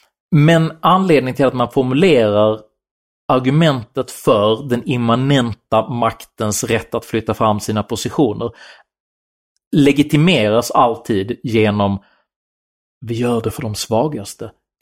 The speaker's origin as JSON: {"language": "Swedish", "region": "Skåne", "country": "Sweden", "said": "Som skåning så bor vi ju nära Köpenhamn."}